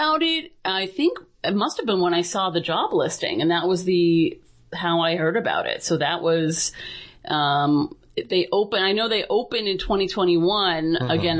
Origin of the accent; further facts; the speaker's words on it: Worcester, Massachusetts, United States; I'm born and raised in Worcester.